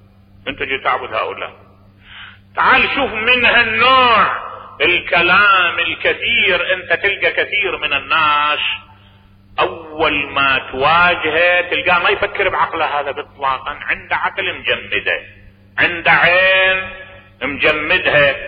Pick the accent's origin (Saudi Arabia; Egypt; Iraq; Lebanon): Iraq; Najaf, Najaf Governorate; لان انا ابن النجف واعرف النجف